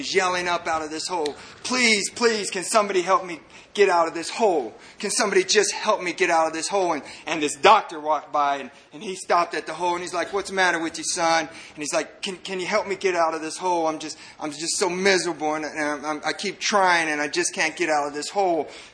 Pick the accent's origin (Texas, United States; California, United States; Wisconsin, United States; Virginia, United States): Texas, United States; El Paso; I grew up here in El Paso. I grew up in a military family.